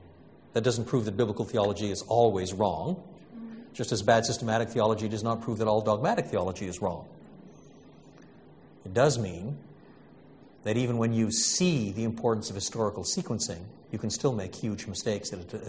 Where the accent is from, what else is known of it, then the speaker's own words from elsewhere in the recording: Canada; I'm a Canadian